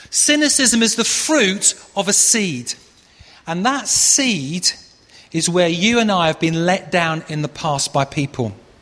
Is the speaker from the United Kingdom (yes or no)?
yes; United Kingdom; the one I think is probably most relevant to us as British is cynic, because we're labelled as a nation of cynics.